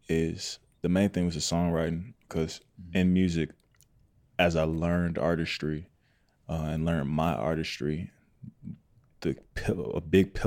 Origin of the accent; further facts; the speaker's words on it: Atlanta, Georgia, United States; I'm from Atlanta, and that wasn't cool growing up for me.